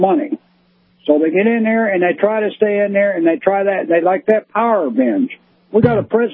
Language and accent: English; Florida, United States; Yeah, I'm from Tampa Bay area. I live in North Florida now.